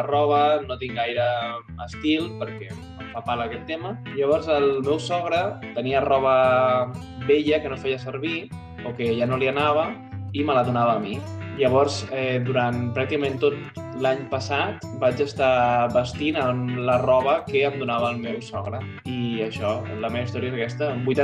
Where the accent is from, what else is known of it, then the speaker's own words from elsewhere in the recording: Manresa, Catalonia, Spain; de Manresa